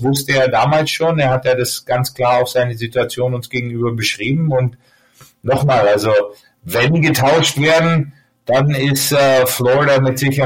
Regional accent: Germany; für uns als Deutsche freut es mich natürlich wahnsinnig für ihn

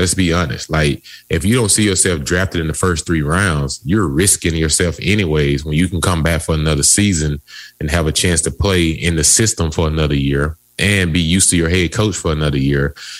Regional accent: Mississippi, United States; I'm from Mississippi, so I got a chance to be in contact with him.

